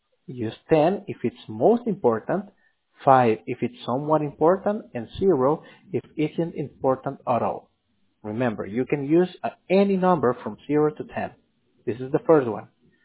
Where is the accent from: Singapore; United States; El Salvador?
El Salvador; Hey, it's from a country called El Salvador.